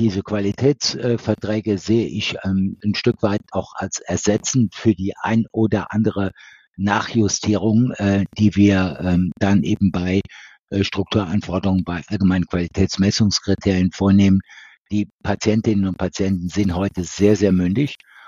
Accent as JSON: {"language": "German", "town": "Neuwied", "region": "Rhineland-Palatinate", "country": "Germany", "tie": "born there", "said": "Ich bin in Neuwied geboren."}